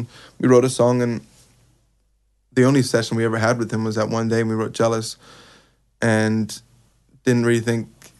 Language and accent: English; England, United Kingdom; accent: English; back years ago, my English accent was heavier.